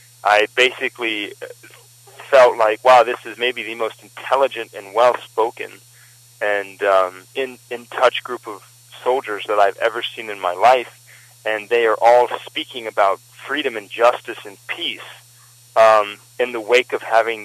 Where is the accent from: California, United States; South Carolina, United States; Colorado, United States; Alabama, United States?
Alabama, United States; Auburn; now in Brooklyn, United States; I moved to Brooklyn, New York. I'm originally from Auburn, Alabama, but I decided that I was going to move to New York City to pursue my education.